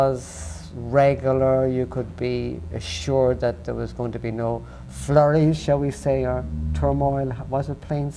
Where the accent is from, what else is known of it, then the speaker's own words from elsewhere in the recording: Ireland; being Irish myself. I don't think I have much of an Irish accent, but I just hear a little tweeny bit. And I was back in Ireland this year